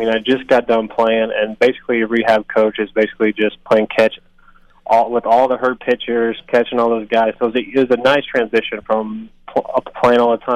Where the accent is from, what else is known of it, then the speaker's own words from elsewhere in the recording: Broken Arrow, Oklahoma, United States; I am originally from Broken Arrow, Oklahoma.